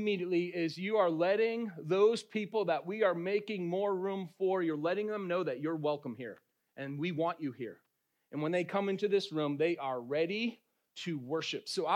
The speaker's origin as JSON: {"language": "English", "town": "Boston", "region": "Massachusetts", "country": "United States", "said": "Yeah, I'm from Boston, and I'm going to wear a Patriots jersey today."}